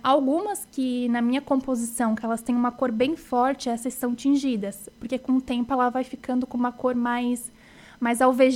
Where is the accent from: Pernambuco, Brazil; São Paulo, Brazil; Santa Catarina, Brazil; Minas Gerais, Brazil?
Santa Catarina, Brazil; Urussanga; Sou natural de Uruçanga.